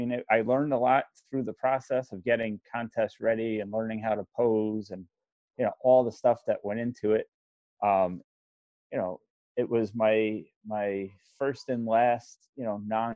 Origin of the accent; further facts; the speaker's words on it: Long Island, New York, United States; he was from Jersey, I was from Long Island.